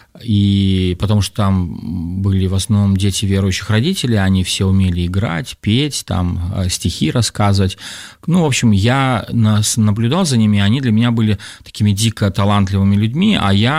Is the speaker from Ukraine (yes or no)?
no; Turkistan Region, Kazakhstan; now in Saint Petersburg, Russia; я приехал из Южного Казахстана, вот, и приехал, чтобы начать учиться в политехе питерском. Пришел я к Богу там же, в Южном Казахстане